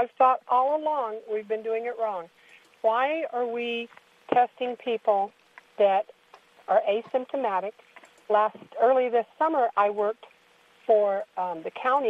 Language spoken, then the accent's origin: English; Kalispell, Montana, United States; I'm happy to say that I'm actually from Kalispell, Montana, but nobody knows where Kalispell is, and they know where Missoula is.